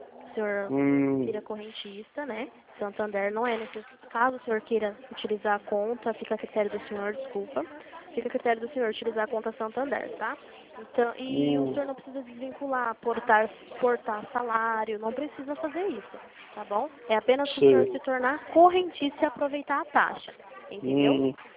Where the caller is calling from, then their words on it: Limeira, São Paulo, Brazil; eu falo aqui de Limeira, São Paulo, interior de São Paulo.